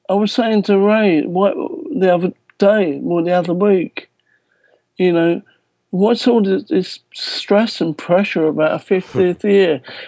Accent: London, United Kingdom; place called The Barbican on April the 11th. And I'm really, really excited about that, playing in my hometown. And not actually far from where my family grew up.

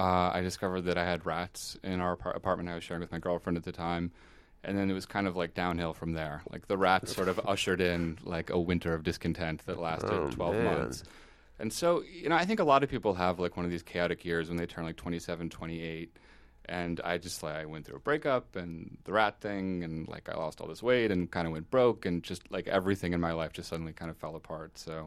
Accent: Berkeley, California, United States; I was just thinking about this trip I took to my hometown, which is Berkeley, and it's a really beautiful town

